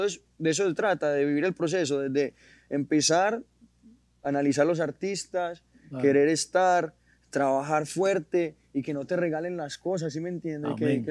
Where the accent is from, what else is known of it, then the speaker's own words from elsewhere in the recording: Colombia; como decimos nosotros en Colombia, o sea, con mi mierda, ¿me entiendes? Con mi tierra